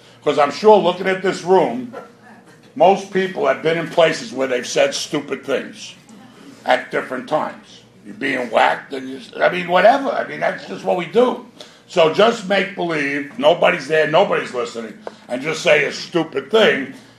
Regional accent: Queens, New York, United States; I'm from Queens, and we rushed the fences, and I woke up 15 years later.

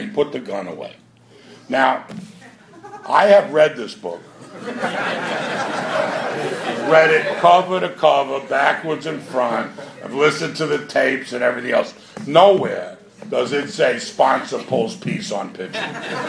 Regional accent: Queens, New York, United States; I'm from Queens, and we rushed the fences, and I woke up 15 years later.

